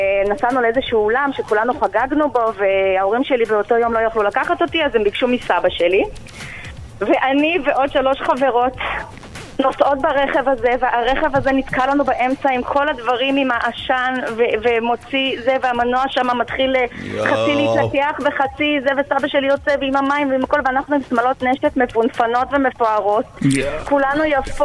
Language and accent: Hebrew; Russia; now in Israel; עוד אנחנו עלינו מרוסיה, אז שם כולם היו ככה מכונאים, מכונאי רכב